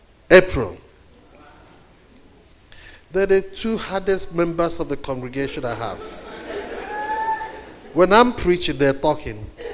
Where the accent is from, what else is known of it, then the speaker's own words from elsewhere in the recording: Nigeria; And I come from Nigeria, and one of the unfortunate things about being firstborn is everybody looks up to you.